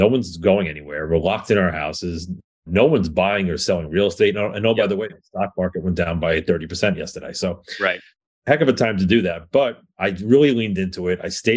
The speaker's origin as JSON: {"language": "English", "region": "New York", "country": "United States", "said": "I'm from New York, right?"}